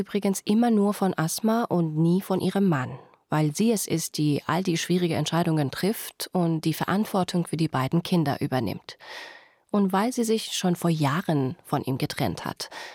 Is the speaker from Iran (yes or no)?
yes; Iran; German is a second language; moved away as an adult; now in Germany; Ich habe mein Heimatland Iran am 1. Januar 2004 verlassen. Da war ich 20.